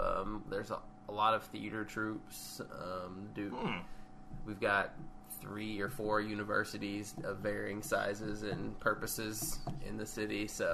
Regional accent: Lexington, Kentucky, United States; Right outside a little city outside of it, 15 miles or so. So pretty much drove into Lexington almost every weekend.

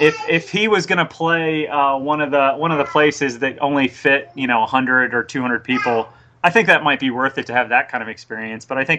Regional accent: Mount Vernon, United States; I grew up in Mount Vernon, and which is about an hour northeast of where I'm living now.

